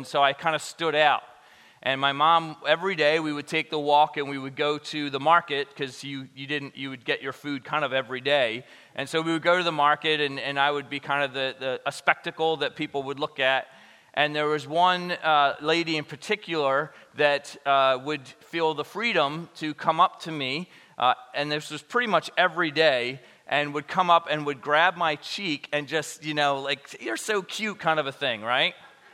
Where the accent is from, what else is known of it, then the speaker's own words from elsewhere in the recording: Thailand; I grew up in Thailand. My parents were missionaries there.